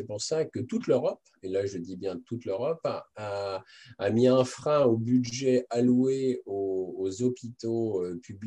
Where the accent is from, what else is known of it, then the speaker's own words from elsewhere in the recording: France; puisque je suis français, j'habite donc en France